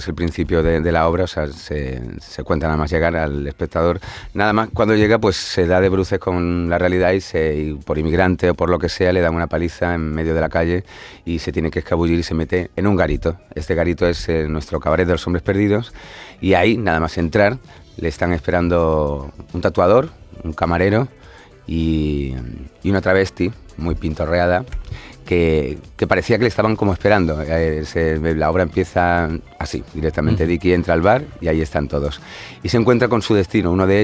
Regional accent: Montijo, Extremadura, Spain; Yo soy de Montijo, de un pueblo entre Mérida y Badajoz.

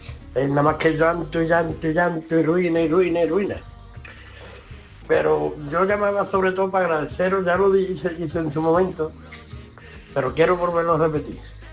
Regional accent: San Fernando, Andalusia, Spain; soy de San Fernando, de Cádiz.

